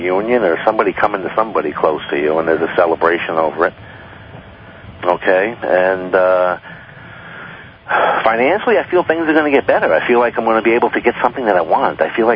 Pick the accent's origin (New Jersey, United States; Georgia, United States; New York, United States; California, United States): New York, United States; I'm a New Yorker, anywhere from Albany to Manhattan.